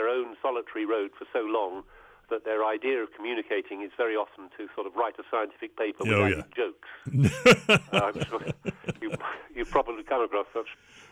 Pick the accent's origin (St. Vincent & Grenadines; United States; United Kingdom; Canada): United Kingdom; London; And I had a very countryside, despite being a Londoner, we had a very countryside upbringing